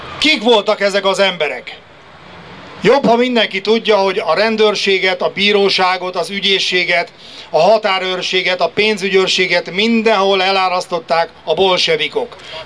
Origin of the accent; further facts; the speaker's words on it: Hungary; szeretném elmondani, hogy magyar vagyok, magyarul beszélek, magyarul gondolkodom, magyarul számolok, magyarul álmodom, és magyarul szoktam szitkozódni.